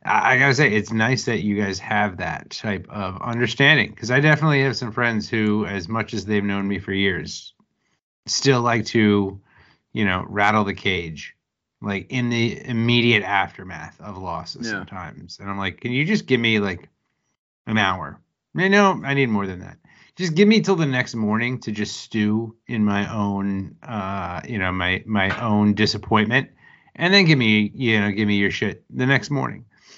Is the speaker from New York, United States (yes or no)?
no; Pennsylvania, United States; also born or lived in Philadelphia; just like growing up in Penn State territory, and like the few times Penn State would beat Notre Dame was just miserable. During those times, or even in like 2007, living in Philly, surrounded by a lot of Penn State fans